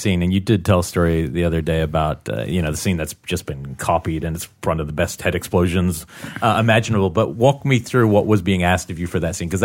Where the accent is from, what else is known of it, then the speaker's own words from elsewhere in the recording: New Zealand; I'm from New Zealand, and it's a very similar problem.